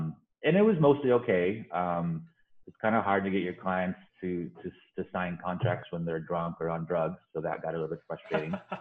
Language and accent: English; Los Angeles, California, United States; So I was born in Los Angeles. But my mother's from Spain. So I lived in the area east of downtown LA called the Hacienda Heights.